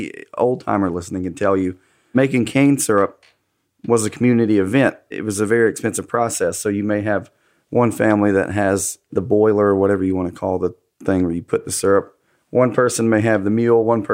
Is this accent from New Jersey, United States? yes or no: no; Cairo, Georgia, United States; born there; I was not. I was born in Cairo.